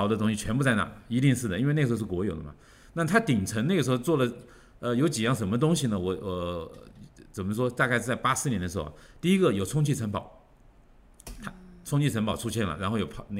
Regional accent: Jingzhou, Hubei, China; 比如说我的老家是在那个荆州沙市啊，当年呢我是在荆州啊

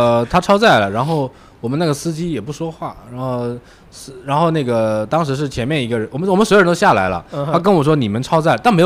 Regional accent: China

